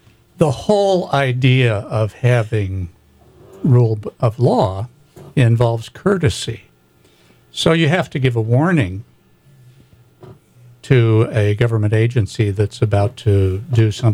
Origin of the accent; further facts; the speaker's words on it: Wales, United Kingdom; I'm a Welshman, and we never threaten.